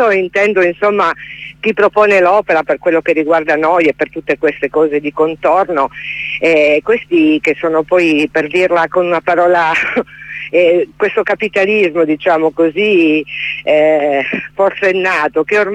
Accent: Calabria, Italy; Sì, io poi sono calabrese, quindi proprio nel Catanzarese, in zona che conosco molto bene

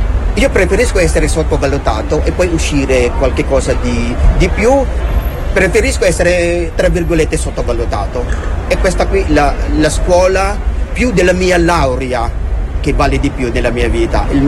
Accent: Philippines; Italian is a second language; now in Italy; sono venuto qua targato così, come filippino domestico

